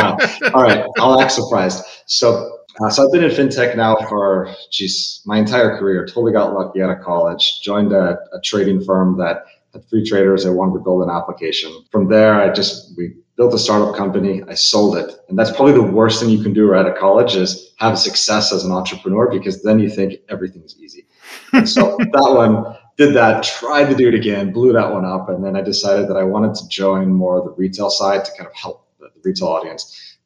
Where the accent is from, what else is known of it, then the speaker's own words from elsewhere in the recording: Chicago, Illinois, United States; also born or lived in England; My father's from Malaysia. My mom's from England. I was born in England. I grew up in Chicago.